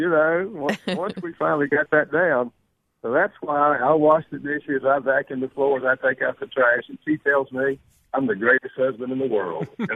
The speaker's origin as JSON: {"language": "English", "region": "North Carolina", "country": "United States", "said": "North Carolina."}